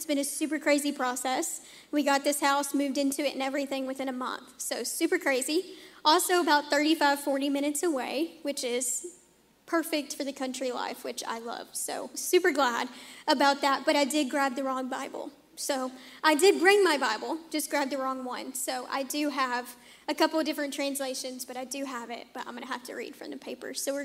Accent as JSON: {"language": "English", "town": "Waverly", "region": "Tennessee", "country": "United States", "tie": "born or raised there", "also_born_or_lived": "Kennett, Missouri", "said": "I'm from Kennett, technically, Missouri. Half of my life I spent there, so I was born there, lived there for about 9 years, and then moved to Tennessee and was raised in Waverly, Tennessee until I was"}